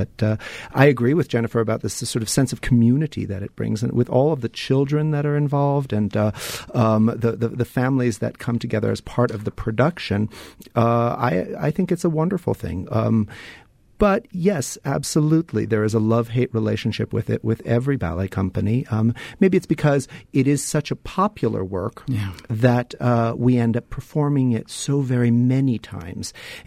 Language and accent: English; California, United States; Although I grew up on Lou Christensen's in the San Francisco Bay Area